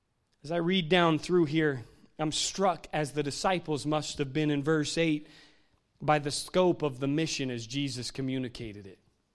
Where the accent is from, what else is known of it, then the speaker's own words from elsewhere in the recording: Washington, District of Columbia, United States; I'm from the Washington, D.C. area. Most of my life was spent up in the D.C. area.